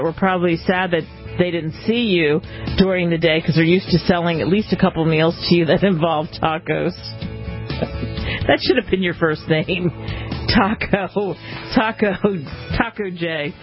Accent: Northeast, United States; Growing up in the Northeast, I certainly know what this is like.

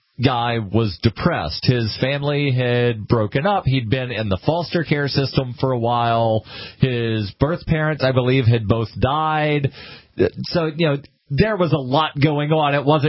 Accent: Alabama, United States; And I'm the redneck because I grew up in Alabama where we didn't have bull riding.

